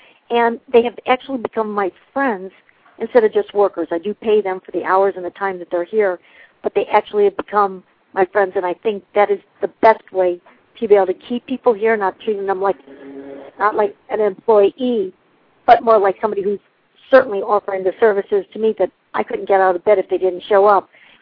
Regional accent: New Jersey, United States; now in Florida, United States; Again, I was from New Jersey. I'm in Florida now.

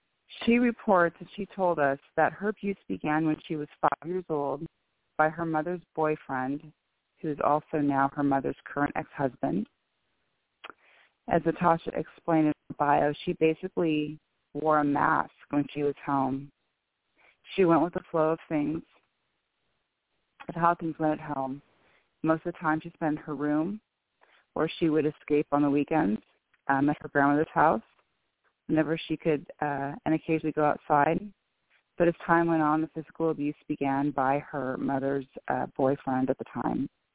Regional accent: Bellevue, Washington, United States; I am from Bellevue, Washington

